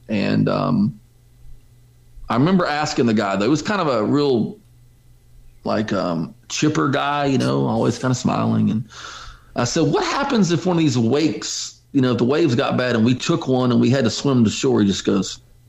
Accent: Texas, United States; I said, I'm from Texas and y'all think we're slow.

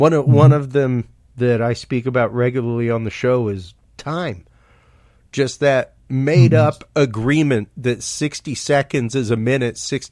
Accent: United States; because as an American male, I get to write down my feelings and impressions on a piece of paper

